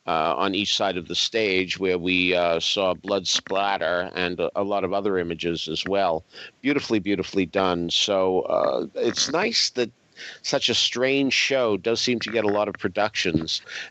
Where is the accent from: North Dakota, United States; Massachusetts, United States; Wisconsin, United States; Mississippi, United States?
Massachusetts, United States; because I'm from Massachusetts. I'm from the Kennedy era. You know, I was raised as a Roman Catholic, all that stuff.